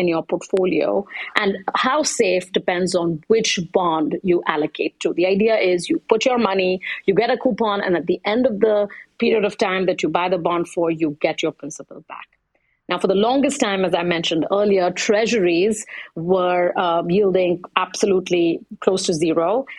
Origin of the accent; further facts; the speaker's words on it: India; if you're looking at emerging markets, so I'm from India. If you're looking at a bond from the Indian government, that is certainly available to you